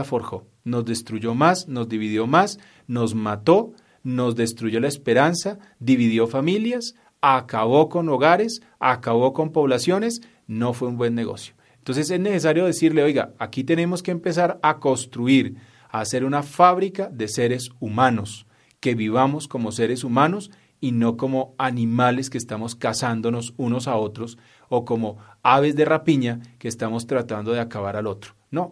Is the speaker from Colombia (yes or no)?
yes; Colombia; para que juntos como colombianos alcancemos algo nuevo para nuestro país.